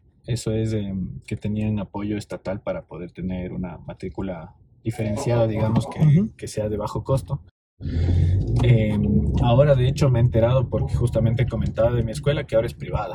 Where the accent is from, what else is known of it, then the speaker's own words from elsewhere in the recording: Ibarra, Imbabura, Ecuador; born there; now in Quito, Ecuador; yo nací en Ibarra. Nací en Ibarra porque mi mami y su familia